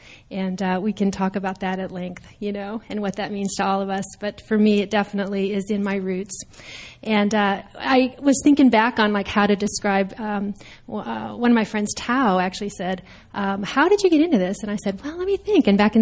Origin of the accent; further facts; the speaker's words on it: Nebraska, United States; I'm from Nebraska